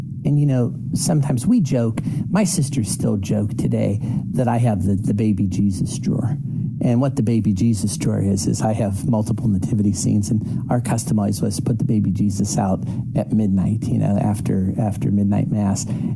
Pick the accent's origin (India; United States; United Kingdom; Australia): United States; Leechburg, Pennsylvania; I grew up in Leechburg, which is, we always joke, when you cross the Leechburg Bridge, you're crossing the Kiskiminetus River.